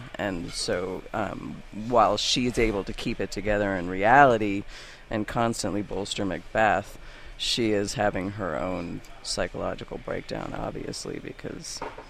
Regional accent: Stratford, Connecticut, United States; Stratford, Connecticut, which is, that's what prompted John Barton when we were working in Stratford, which is my hometown, and we were reopening the Stratford Festival Theater there.

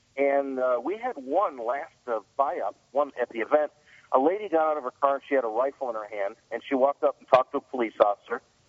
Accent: Chicago, Illinois, United States; but I'm from Chicago and I've been I've had some glancing involvement in the legal system.

